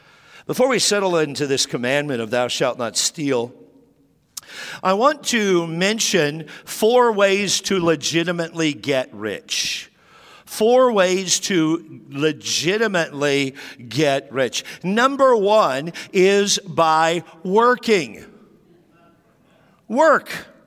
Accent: New Mexico, United States; born there; Now, I'm an American through and through, born in New Mexico.

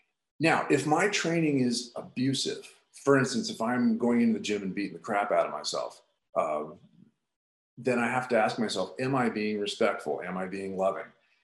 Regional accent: Hawaii, United States; I'm from Hawaii, but I at the time lived in Sacramento.

